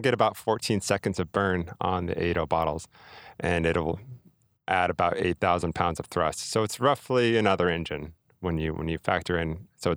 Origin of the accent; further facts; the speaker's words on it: New Mexico, United States; now in New York, United States; New Mexico.